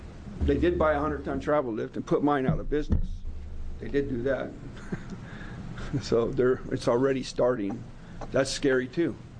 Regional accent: Coos Bay, Oregon, United States; Good morning, everybody. I'm from Coos Bay.

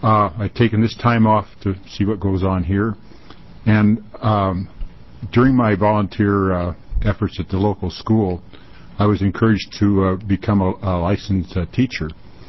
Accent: Corvallis, Oregon, United States; from Corvallis

